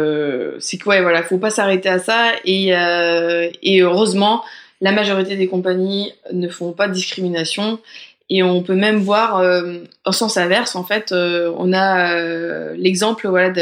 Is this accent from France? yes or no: yes; France; Je suis pilote. Je suis française. Moi, je suis bilingue.